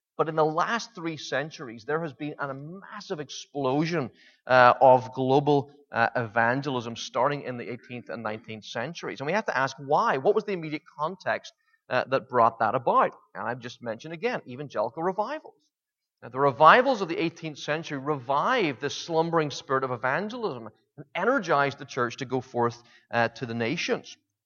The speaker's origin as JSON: {"language": "English", "country": "United Kingdom", "said": "this isn't just because I'm British"}